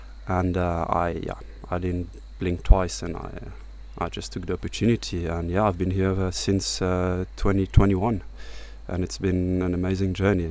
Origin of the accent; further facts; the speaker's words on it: Belgium; moved away as an adult; I was born and raised in Belgium to a Portuguese family, worked in a luxury retail in the fancy streets of Brussels up until I was around 25, 26 years old, and then I moved to Africa